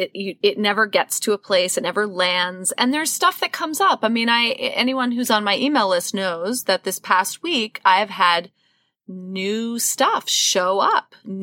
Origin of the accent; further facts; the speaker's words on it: New York City, New York, United States; I grew up in New York City, classic New York apartment, very long, skinny hallway.